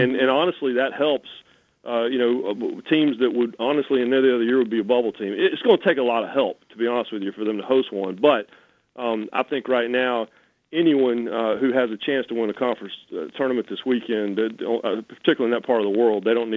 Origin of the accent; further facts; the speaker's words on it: Southeast, United States; You know, it's funny, growing up in the Southeast.